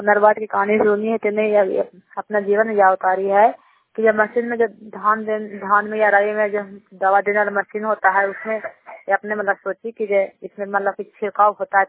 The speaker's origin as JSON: {"language": "Hindi", "town": "Puna", "region": "Bihar", "country": "India", "said": "ग्राम पुना पंचायत पुना प्रखंड जिला नालंदा का निवासी हूँ।"}